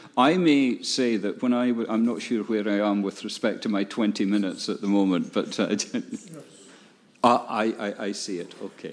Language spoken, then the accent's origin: English; Dundee, Scotland, United Kingdom; it happened to take place in my hometown, which is Dundee.